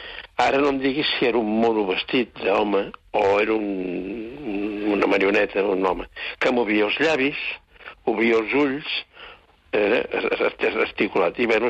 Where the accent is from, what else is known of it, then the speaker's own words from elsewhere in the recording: Vic, Catalonia, Spain; jo que soc de Vic, pues hem anat a Vic moltíssimes vegades a veure el pare i la mare